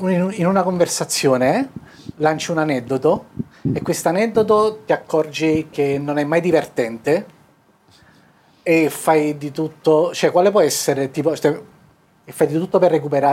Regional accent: Naples, Campania, Italy; Vabbè, sono napoletano, non so suonare neppure il mandolino

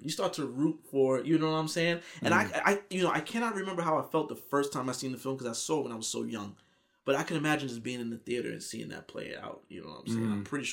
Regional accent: New York, United States; But I think it might be a regional thing, because, again, I'm from New York

